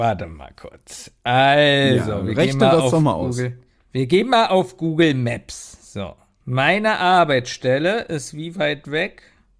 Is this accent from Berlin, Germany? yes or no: yes; Berlin, Germany; Es tut schon weh, dass ich mich als Berliner sehen muss.